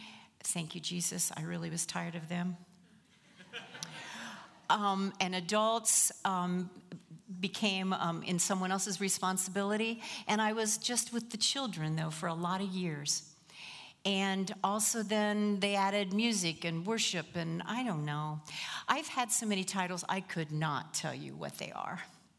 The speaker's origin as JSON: {"language": "English", "region": "Ohio", "country": "United States", "said": "Well, I'm from Southern Ohio in the western section. We didn't say you all that much, but occasionally."}